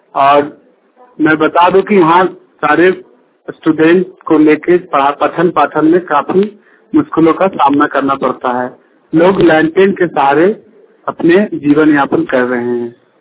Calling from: Sikandra, Bihar, India; सिकंदरा जमीन बिहार से बोल रहा हूँ

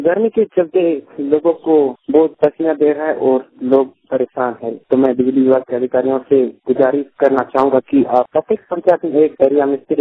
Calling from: Jamshedpur, Jharkhand, India; जमशेदपुर प्रखंड के दर्दली पंचायत के अंतर्गत हमारे गांव से बोल रहा हूँ।

